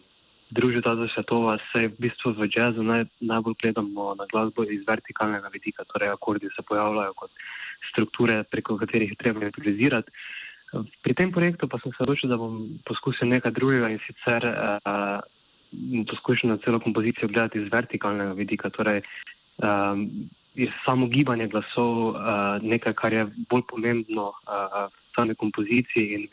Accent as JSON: {"language": "Slovenian", "region": "Drava", "country": "Slovenia", "tie": "born or raised there", "said": "pa prihaja iz mojih domačnih krajev, torej iz iz okolice Ptuja"}